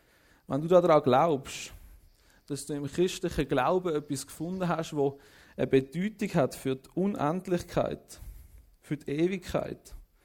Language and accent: German; Gossau, Zurich, Switzerland; im Zürich Oberland, wo ich aufgewachsen bin, habe dort so ein bisschen eine geistliche Heimat gefunden